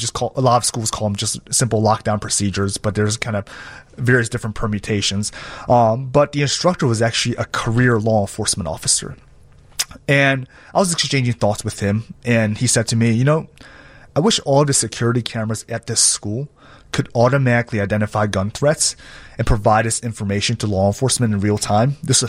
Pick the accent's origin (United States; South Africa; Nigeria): South Africa; also born or lived in Taiwan; but I grew up in South Africa. And I grew up in South Africa from 1992 to 1999